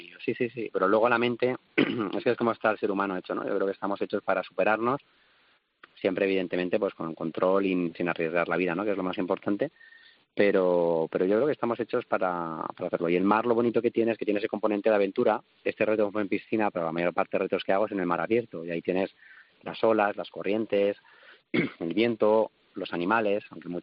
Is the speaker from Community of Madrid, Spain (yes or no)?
yes; Madrid, Community of Madrid, Spain; born there; nací en Carabanchel, de una familia humilde